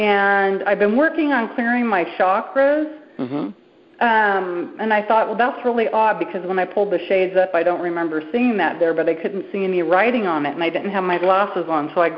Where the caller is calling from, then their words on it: Nevada, United States; Sure. Nevada.